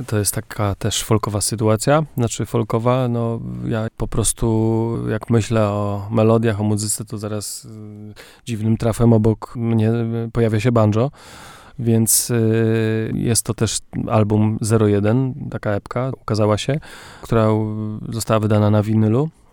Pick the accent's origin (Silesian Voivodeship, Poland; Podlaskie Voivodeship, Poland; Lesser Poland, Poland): Silesian Voivodeship, Poland; No to tak chyba jak u nas na Śląsku, w górach, jakby to się gdzieś pokrywa.